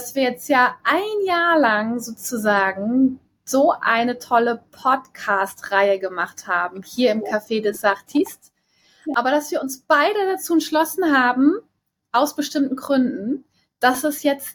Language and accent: German; Wittlich, Rhineland-Palatinate, Germany; aus Wittlich, da wo ich auch zur Schule gegangen bin, aus Rheinland-Pfalz.